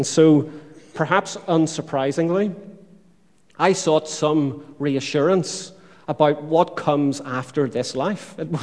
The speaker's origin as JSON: {"language": "English", "region": "Northern Ireland", "country": "United Kingdom", "tie": "born or raised there", "said": "I can remember growing up in Northern Ireland that quite often you would see posters on telegraph poles"}